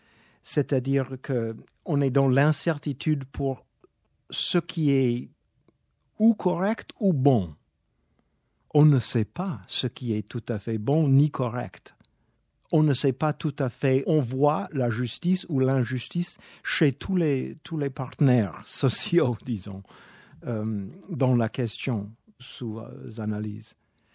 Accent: United States; French is a second language; now in Paris, France; vous allez entendre tout de suite que je suis américain.

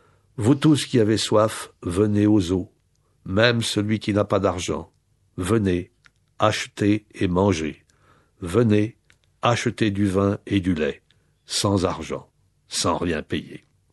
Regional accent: Metz, Grand Est, France; J'ai été élevé à Metz.

